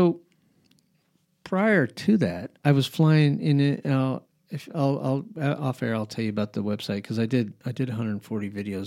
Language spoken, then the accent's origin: English; Albuquerque, New Mexico, United States; I grew up in New Mexico in Albuquerque, and we used to go to a lake called Conchas.